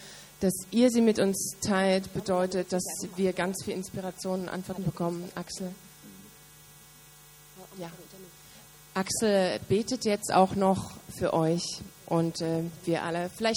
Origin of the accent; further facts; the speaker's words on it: Germany; für uns als Deutsche hier in Berlin